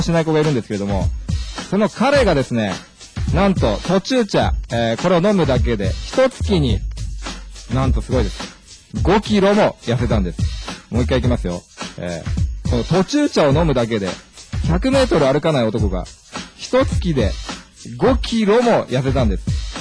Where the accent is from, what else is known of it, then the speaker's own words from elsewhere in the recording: Urawa, Saitama, Japan; 出身はですね、埼玉県の浦和市というところがあって浦和生まれ浦和育ちですね。今現在33歳です。